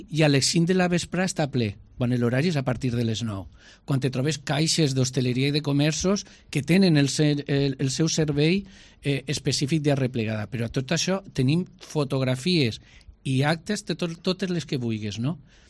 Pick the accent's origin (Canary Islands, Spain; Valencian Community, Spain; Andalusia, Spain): Valencian Community, Spain; Alicante; born there; Acudir a Alicante, que he estado este fin de semana, es mi tierra de nacimiento